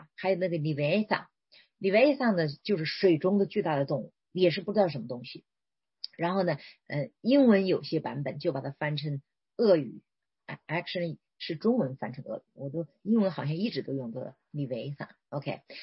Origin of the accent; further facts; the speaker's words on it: China; born there; 就像我50多岁了，我是60年代末在中国出生的，